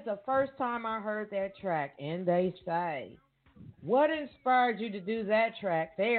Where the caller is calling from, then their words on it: Evansville, Indiana, United States; And yes, we are calling from Evansville, Indiana.